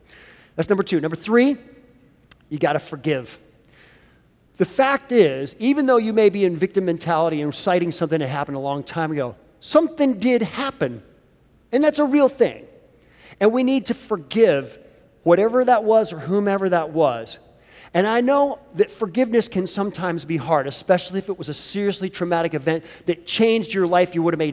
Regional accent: the South, United States; I'm from the South, and we have a phrase in the South that says

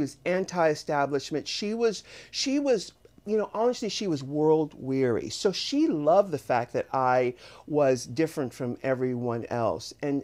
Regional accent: San Diego, California, United States; I'm from San Diego.

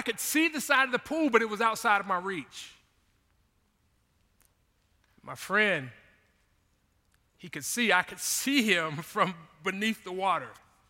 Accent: Jacksonville, Florida, United States; I grew up in Jacksonville, and so there was a pool called Moncrief Street Pool.

